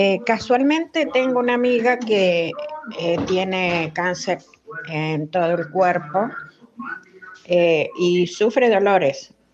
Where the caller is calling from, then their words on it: Lobos, Buenos Aires Province, Argentina; de Lobos.